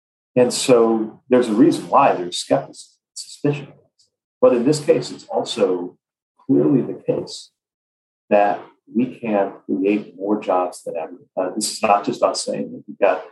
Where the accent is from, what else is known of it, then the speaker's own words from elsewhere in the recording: South Bend, Indiana, United States; My hometown of South Bend was a company founded for Studebaker back when that was a major automaker